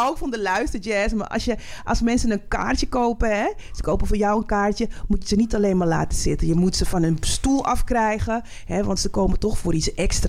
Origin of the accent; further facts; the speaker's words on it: Amsterdam, North Holland, Netherlands; want ik kom uit de Bijlmer Flats